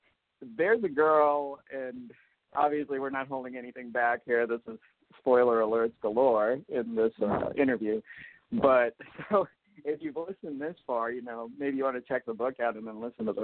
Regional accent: St. Thomas, U.S. Virgin Islands; back what we used to call when I was growing up in St. Thomas, a bum.

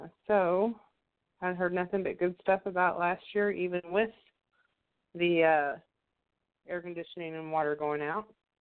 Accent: New Albany, Indiana, United States; I am from New Albany, Indiana, which has the oldest ever high school radio station in the U.S.

